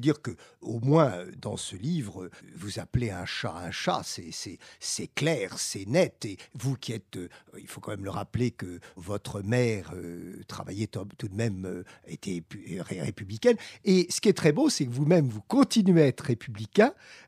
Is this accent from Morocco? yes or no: no; France; nous, en tant que français